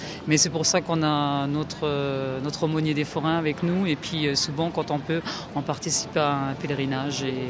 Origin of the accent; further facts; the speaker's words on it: Grand Est, France; je viens de la Moselle exactement, à côté de Sarreguemines. Mes parents sont forains